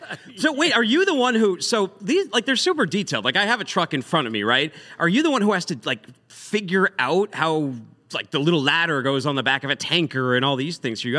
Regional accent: Boston, Massachusetts, United States; he knows I'm from Boston

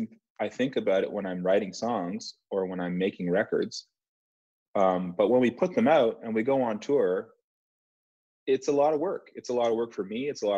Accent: Canada; to most people, it doesn't matter that I'm Canadian, right?

